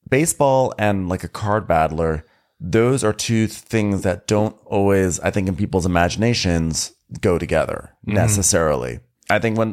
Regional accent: New York, United States; Can you tell I'm from New York? I was raised in the 80s.

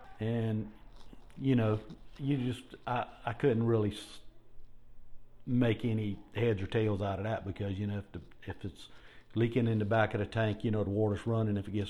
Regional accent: United States; I was born and raised in Berkeley County.

